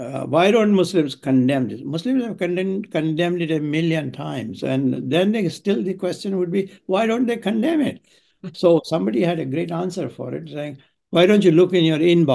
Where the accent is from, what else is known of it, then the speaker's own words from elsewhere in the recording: Canada; And I don't care about that as a Canadian citizen. I want to know, Prime Minister, can you articulate here what is in the interest of general common good of Canada?